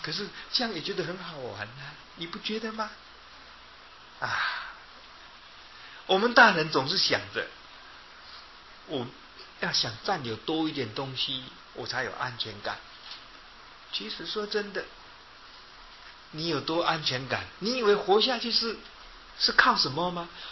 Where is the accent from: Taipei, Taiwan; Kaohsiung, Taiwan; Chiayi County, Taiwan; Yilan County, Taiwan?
Yilan County, Taiwan; 但是我们宜兰人这么讲，我不晓得别的县市有没有这个俚语